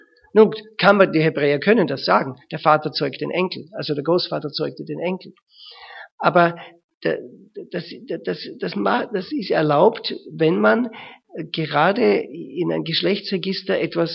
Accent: Germany; Aber wir sind halt Deutsche. Und bei Deutschen geht das nicht.

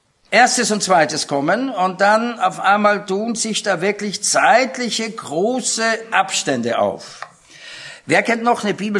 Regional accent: Austria; now in Germany; ich bin Österreicher, wohnen in Deutschland

